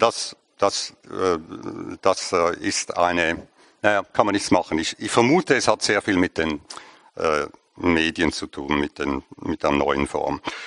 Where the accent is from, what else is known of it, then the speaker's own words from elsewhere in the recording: Zurich, Switzerland; sollte ich als Zürcher sagen